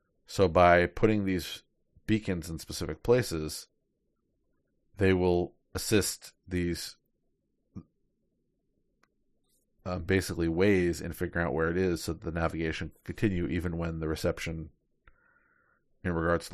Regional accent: New York City, New York, United States; Yeah, so apparently Waze beacons have arrived in my hometown of New York City.

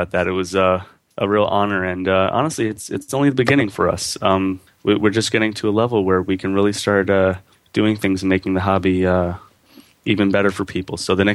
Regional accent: New York, United States; accent: New York; Growing up, I had a pretty thick New York accent

